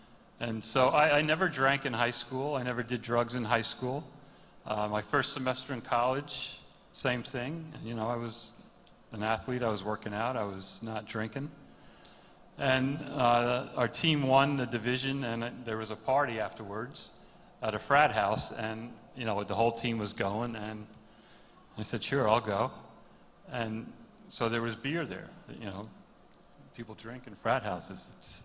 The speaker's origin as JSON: {"language": "English", "region": "New Jersey", "country": "United States", "tie": "born or raised there", "said": "Okay, so I grew up in New Jersey. some Jerseyites here."}